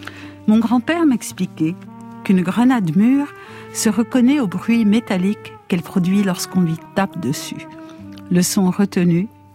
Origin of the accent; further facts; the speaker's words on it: Lebanon; also born or lived in Aleppo, Syria; Non, je suis libanaise. Je suis née à Alep, mais j'étais déjà libanaise.